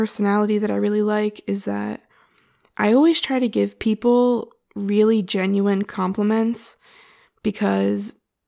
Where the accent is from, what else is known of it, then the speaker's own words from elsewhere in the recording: United States; And I'm from America.